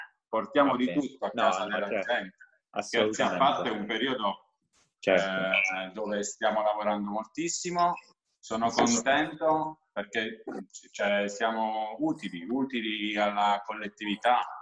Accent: Chieti, Abruzzo, Italy; Ma io sono di Chieti, raga, quali sono i cinghiali che vanno in giro?

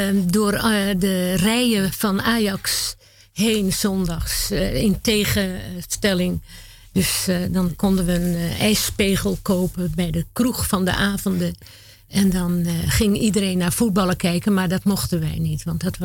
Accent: Amsterdam, North Holland, Netherlands; also born or lived in Schoorl; Maar ik heb wel mijn hele jeugd in Betondorp doorgebracht.

